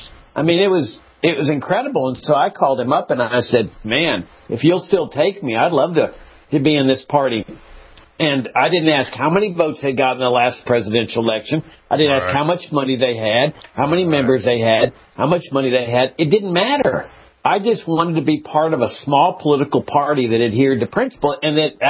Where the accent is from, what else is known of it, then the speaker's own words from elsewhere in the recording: Laredo, Texas, United States; When I grew up in Laredo, Texas, there on the border, I grew up as a Democrat.